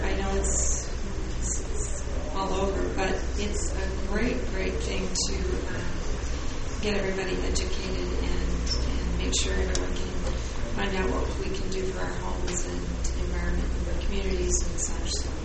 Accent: California, United States; I'm from California

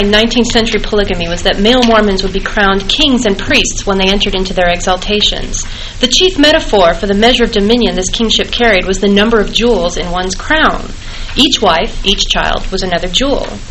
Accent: Berkeley, California, United States; moved away as an adult; I came from the Bay Area in California where I grew up and where I'd gone to school at Berkeley

